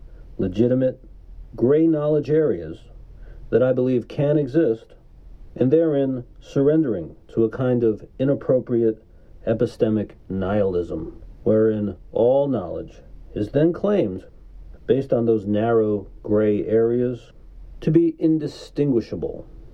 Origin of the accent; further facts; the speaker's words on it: New York, United States; across the northern international border of the U.S. and my home state of New York.